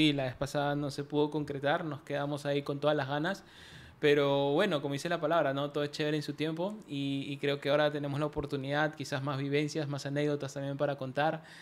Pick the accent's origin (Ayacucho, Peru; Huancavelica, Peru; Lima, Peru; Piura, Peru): Lima, Peru; Villa El Salvador; also born or lived in Cañete; Yo vengo de Villa El Salvador, ahí fue donde crecí, nací en Cañete, mi familia es de Cañete, toda mi familia es de Cañete.